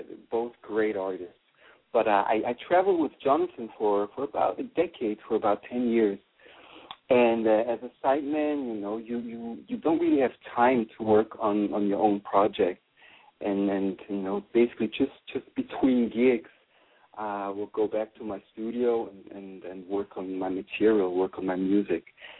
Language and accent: English; Switzerland; I clearly remember I came over from Switzerland